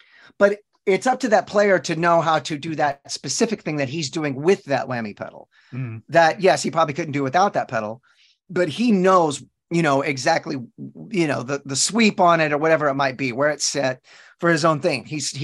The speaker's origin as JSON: {"language": "English", "region": "Texas", "country": "United States", "tie": "born or raised there", "said": "You know, I live in Texas still. I'm born and raised in Texas."}